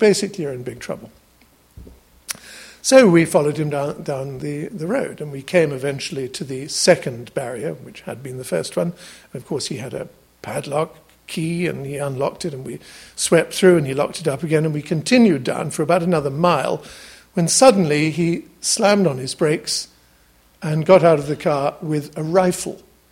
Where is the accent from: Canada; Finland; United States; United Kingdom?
United Kingdom; England; we said, we're from England, as if that was any kind of excuse.